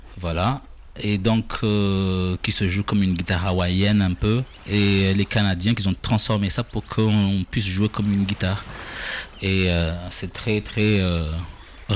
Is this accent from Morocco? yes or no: no; Comoros; moved away; J'ai fait le Kartala, le volcan en Grande Comore, une fois que j'étais parti des Comores.